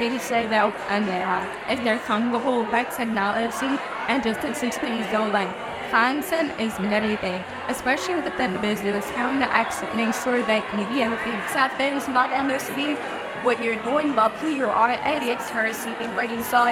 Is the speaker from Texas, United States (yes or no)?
no; Chicago, Illinois, United States; I'm from Chicago and I work on models.